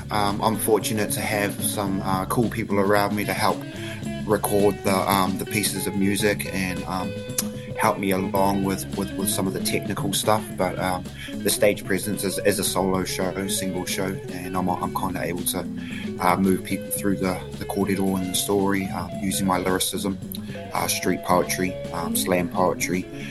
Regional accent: Hamilton, Waikato, New Zealand; also born or lived in Christchurch / Timaru; I'm born and raised in Hamilton, Kirikiriroa, but I spent a portion of my life in the South Island. So growing up in a place like Christchurch and Timaru

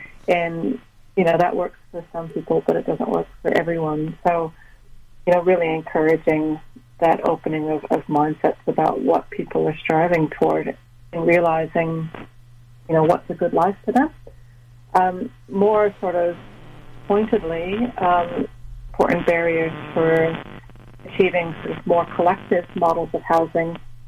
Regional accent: United States; I think I'm from the States originally, and I've always taken an international perspective on things.

